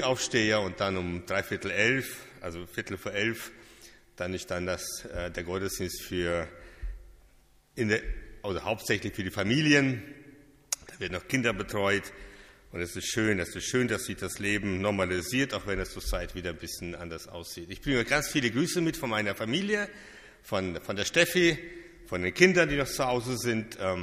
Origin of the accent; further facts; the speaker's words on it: Baden-Württemberg, Germany; ich komme ja aus dem Schwarzwald, aus dem Nordosten des Schwarzwaldes, aus der Nähe von Herrenberg.